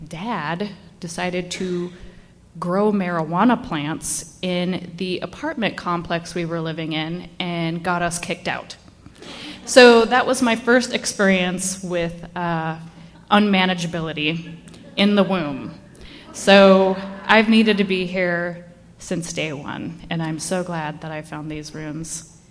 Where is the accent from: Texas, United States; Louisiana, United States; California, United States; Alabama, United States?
California, United States; San Jose; also born or lived in Mountain View; I was actually born in Mountain View, California. And I was actually raised for a few years after I was born in Mountain View in San Jose, California.